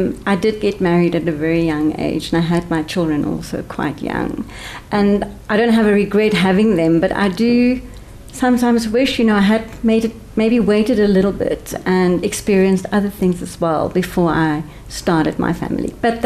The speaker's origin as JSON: {"language": "English", "region": "Free State", "country": "South Africa", "tie": "born there", "also_born_or_lived": "Pretoria", "lives_now": "Cape Town, South Africa", "said": "And I was born in the Free State, lived in Pretoria for a very long time, and I've been in Cape Town for about 12 years now."}